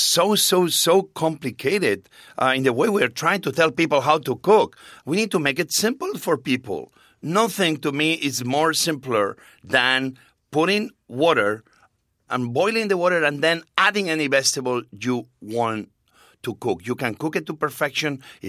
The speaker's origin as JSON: {"language": "English", "country": "Spain", "tie": "born or raised there", "moved": "yes", "lives_now": "United States", "said": "Well, I grew up in Spain with just plain white bread and mayo"}